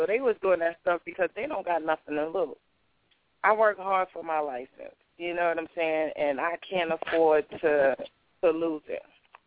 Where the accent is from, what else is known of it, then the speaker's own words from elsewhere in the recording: New York, United States; moved away as an adult; now in Pennsylvania, United States; And I'm from New York, like Renita. I'm from New York, but 12 years ago I moved out of New York, and the Lord had took me to Pennsylvania